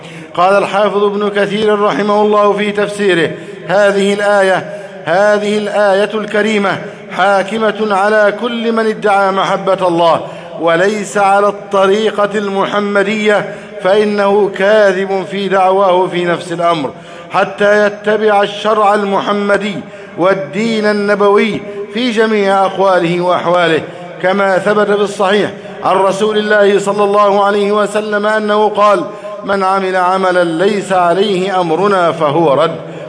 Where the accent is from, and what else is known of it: Egypt